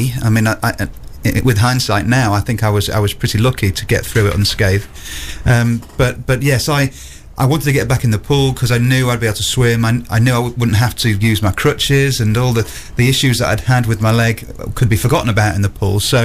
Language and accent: English; Yorkshire and the Humber, United Kingdom; Because I grew up in North Lincolnshire, and I had swum for the county